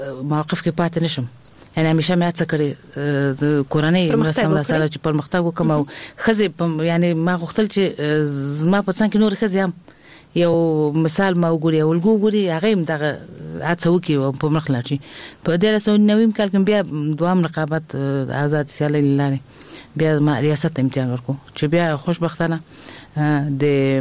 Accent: Kabul, Afghanistan; زه په خپل هیواد کې لوی شوی ما ابتدایي ښوونځی ما د کابل په ښار کې چې موږ د کابل ښار نه یو یعنی د ولایت وایم خو دلته زه لوی شوی ما د کابل په ښار کې

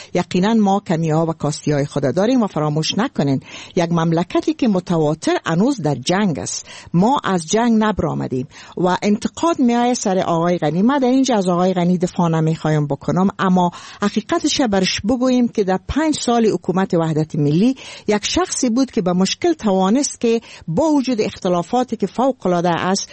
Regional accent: Afghanistan; ما از افغانستان قدیم هستم و ما از افغانستان هستم

